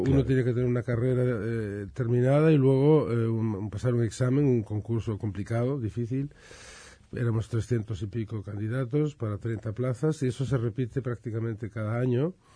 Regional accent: Galicia, Spain; Yo soy gallego, sí. Además, de origen, no, gallego...

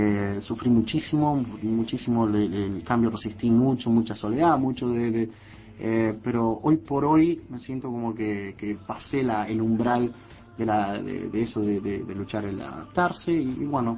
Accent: Uruguay; moved away as an adult; now in United States; Y ya hace casi 10 años se van a cumplir de que me fui de acá de Uruguay.

